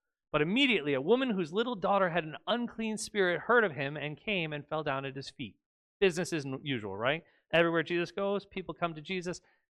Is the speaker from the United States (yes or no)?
yes; United States; But I know that's because I grew up in America.